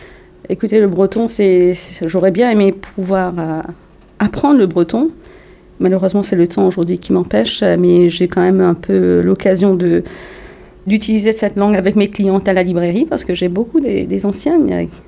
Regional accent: Mauritius; also born or lived in Brittany; now in France; Pour moi, c'est mon pays maintenant. Après l'île Maurice, c'est la Bretagne.

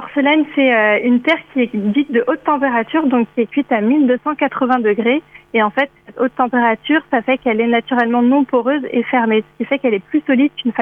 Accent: Lannion, Brittany, France; Et donc moi je suis originaire de Lannion et c'était tout naturel pour moi de revenir vers Lannion et d'ouvrir mon atelier à Lannion.

